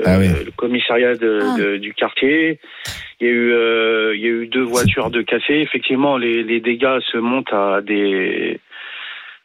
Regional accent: La Courneuve, Île-de-France, France; moi j'ai grandi à La Courneuve

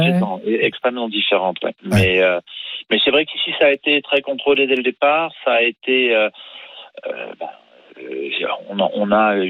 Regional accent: Marseille, Provence-Alpes-Côte d'Azur, France; now in Denmark; j'aimerais venir pouvoir rentrer chez moi à Marseille pour l'été.

